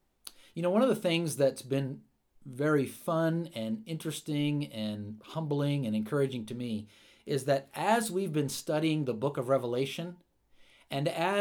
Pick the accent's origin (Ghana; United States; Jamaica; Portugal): United States; I grew up in the near the Susquehanna River.